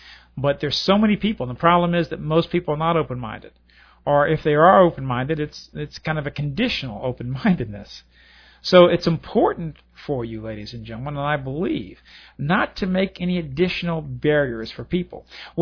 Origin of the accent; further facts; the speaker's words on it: Louisiana, United States; I love the South. Man, I'm a Confederate from way back. And when I was a young boy growing up in South Louisiana